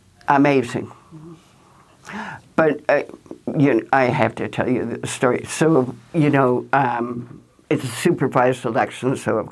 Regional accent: Canada; Do you think I, as a Canadian, would be happy with the Department of Justice of a foreign freaking country running my union?

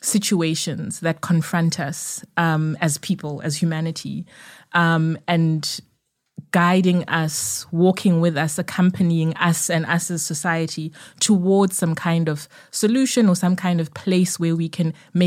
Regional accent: Zimbabwe; born there; Zimbabwe, which is my home country, country of my birth.

